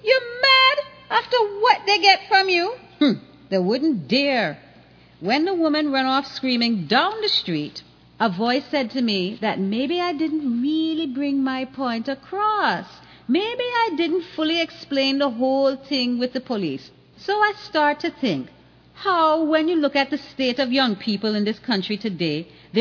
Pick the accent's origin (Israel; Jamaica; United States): Jamaica; born there; I was born in Jamaica in 1938, and although you mightn't believe, when I was coming up, I was very poor.